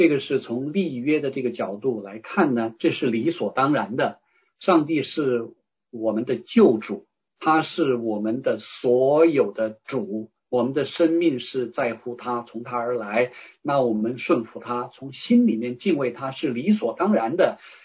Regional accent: China; 因为你知道我们中国人呢有个观念

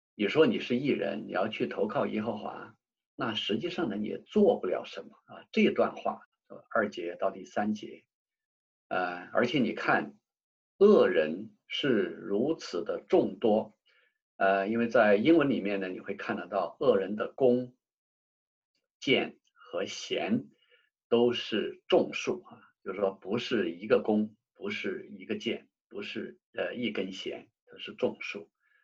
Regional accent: China; 我们中国人好像有这样的智慧，说人在做，天在看。

